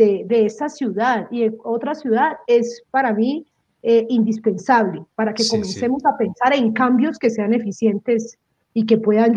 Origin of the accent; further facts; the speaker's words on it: Palmira, Valle del Cauca, Colombia; Bogotá es diferente a Palmira, yo soy de Palmira y Bogotá es diferente a Palmira, ¿sí?